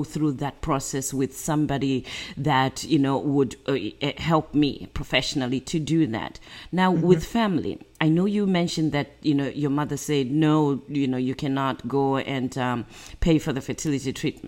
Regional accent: Zimbabwe; I am also a very African American. Mm-hmm. Very African, actually. I'm originally from Zimbabwe.

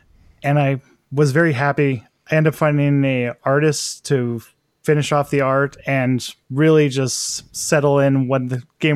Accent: Champaign, Illinois, United States; Absolutely. I'm from the Champaign area.

